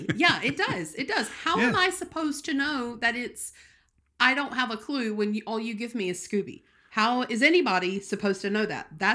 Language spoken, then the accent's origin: English; United States; As your American wife, how am I supposed to know?